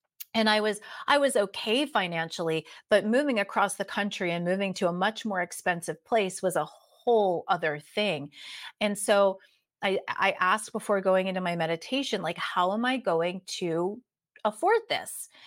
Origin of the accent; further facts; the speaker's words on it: East Coast, United States; Like I am originally from the East Coast of the United States, and I had never been to the West Coast. I'd never been to San Diego, California at this point.